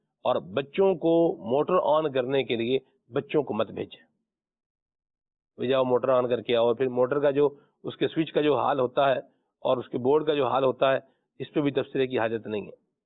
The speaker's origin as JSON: {"language": "Urdu", "town": "Murree", "region": "Punjab", "country": "Pakistan", "said": "سلمان بھائی میں مری سے ہوں"}